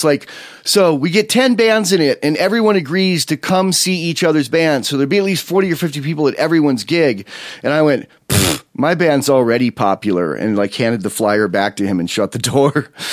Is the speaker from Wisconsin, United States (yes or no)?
no; Wyoming, United States; but one of the birds is a buffalo because we're from Wyoming.